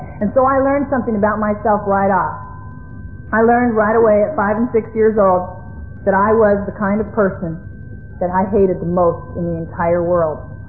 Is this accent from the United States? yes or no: yes; Venice, United States; But as I grew up in Venice at that time, I was sort of an observer of people, and I was a rather quick child.